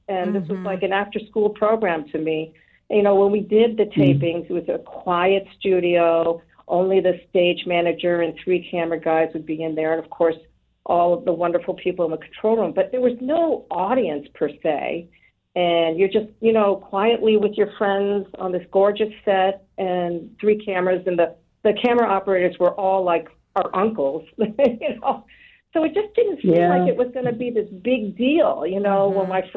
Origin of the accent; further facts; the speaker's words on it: United States; born there; And I was born in the U.S. But, you know, being born in America, but also being a daughter of immigrants, I was trying to be as Americanized as possible.